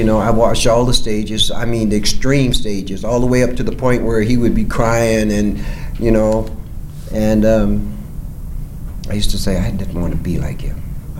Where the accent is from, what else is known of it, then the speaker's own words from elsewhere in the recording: Akron, Ohio, United States; As far as background concerned, I was raised in Akron, Ohio. Raised there.